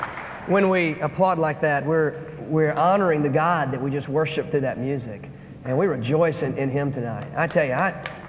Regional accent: North Carolina, United States; I'm from North Carolina. Those of you that are students that weren't here this morning when I talked about this is my home state.

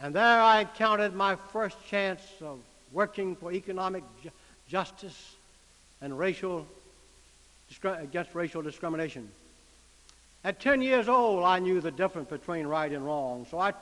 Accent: Florida, United States; I was born and reared in North and West Florida during the days of the Depression.

